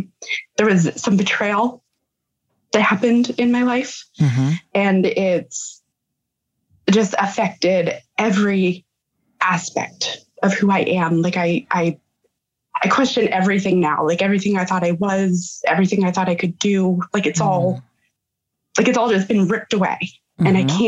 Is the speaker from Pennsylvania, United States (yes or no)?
yes; Pennsylvania, United States; I am from Pennsylvania.